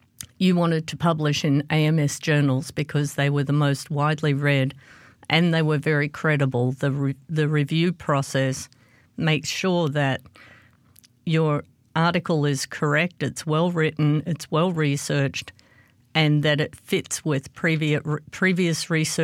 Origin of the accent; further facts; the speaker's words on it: Australia; I grew up in Australia. I also did my PhD predominantly there